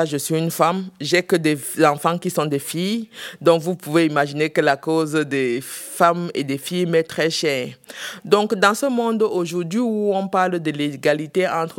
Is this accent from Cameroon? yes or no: yes; West, Cameroon; moi, comme j'ai dit précédemment, je viens de la région de l'Ouest.